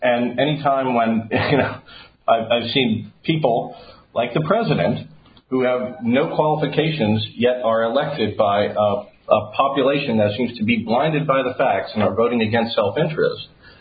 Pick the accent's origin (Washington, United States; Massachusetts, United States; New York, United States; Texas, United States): New York, United States; New York City; That's my interest in, as a New Yorker. I want my tax dollars to work for me.